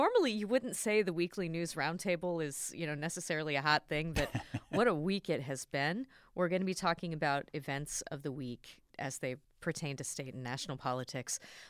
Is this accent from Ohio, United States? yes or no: yes; Columbus, Ohio, United States; also born or lived in Cleveland; No, but I grew up in Columbus and also spent part of my adult life in Cleveland, married a guy from Ann Arbor